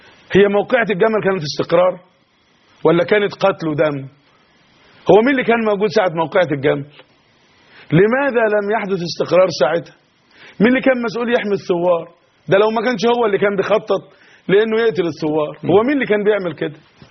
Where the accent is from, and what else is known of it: Egypt